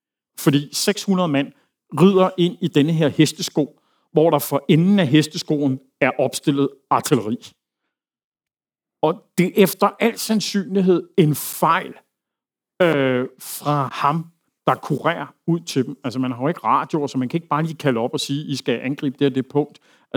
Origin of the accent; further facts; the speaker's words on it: Brussels, Brussels-Capital Region, Belgium; first language French; Danish is a second language; jeg er dele af mit liv vokset op i Bruxelles og taler fransk som mit modersmål.